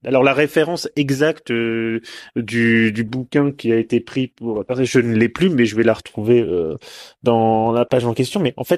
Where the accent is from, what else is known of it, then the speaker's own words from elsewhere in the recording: Normandy, France; Non, je dis normand, on est normand.